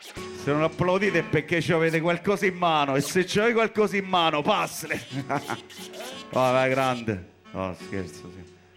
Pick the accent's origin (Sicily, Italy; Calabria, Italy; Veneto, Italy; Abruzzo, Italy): Abruzzo, Italy; Pescara; Io vengo da Pescara, che molti dicevano che erano tutti zingari